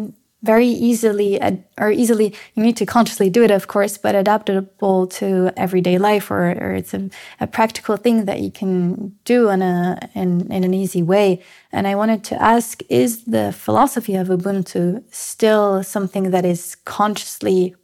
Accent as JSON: {"language": "English", "country": "Switzerland", "second_language": "English", "said": "because I'm obviously from Western society, I'm Swiss"}